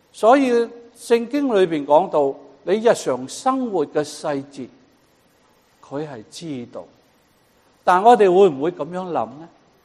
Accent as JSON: {"language": "Chinese", "country": "China", "said": "就好像我们中国人一样，我哋明白太同大係爭乜嘢？"}